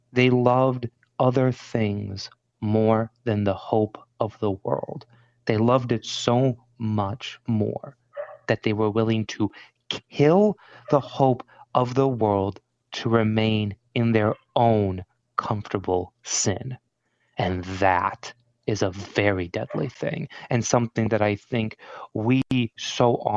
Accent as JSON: {"language": "English", "region": "Michigan", "country": "United States", "said": "the worst part is I'm from Michigan, so my accent, have an accent, I know"}